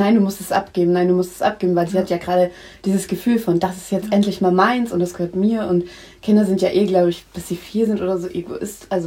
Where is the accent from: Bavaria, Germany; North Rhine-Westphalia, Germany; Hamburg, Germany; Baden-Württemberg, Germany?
Hamburg, Germany; Aber ich komme auch aus Hamburg.